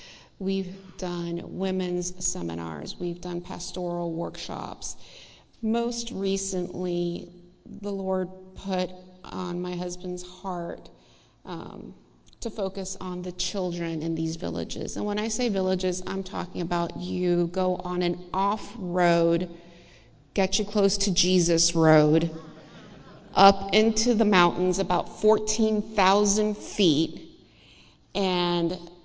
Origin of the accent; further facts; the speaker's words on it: Miami, Florida, United States; now in Branson, United States; We're originally from Miami, Florida. I moved to Branson, Missouri about 15 years ago.